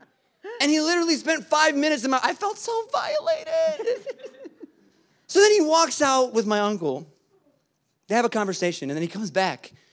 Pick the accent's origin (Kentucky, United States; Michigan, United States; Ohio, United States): Michigan, United States; Detroit; So I grew up actually in the Detroit area, but real close to Dearborn, you know.